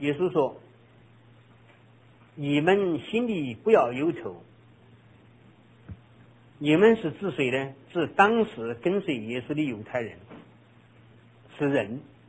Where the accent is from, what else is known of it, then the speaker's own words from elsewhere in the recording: China; 所以我们中国人要记住，